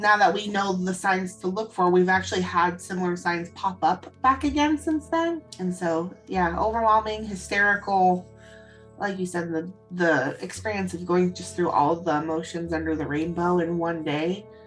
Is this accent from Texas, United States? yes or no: no; Seattle, Washington, United States; I am from Seattle, Washington.